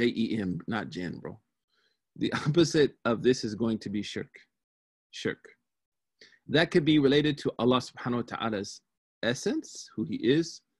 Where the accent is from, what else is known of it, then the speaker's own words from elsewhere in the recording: New York, United States; I am from New York, yes, but I'm not currently in New York right now.